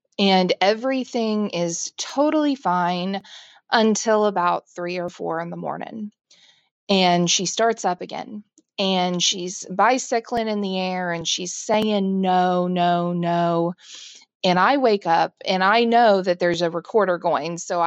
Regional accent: Tulsa, Oklahoma, United States; I'm from Tulsa, Oklahoma. You know, and if you're not familiar with Oklahoma, it's pretty flat in most parts

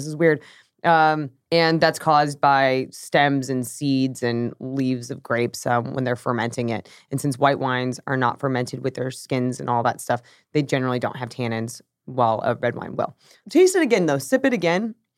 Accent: California, United States; I didn't like grow up with a basement, so I can't. Growing up in California, I haven't been in very many basements, but I totally get.

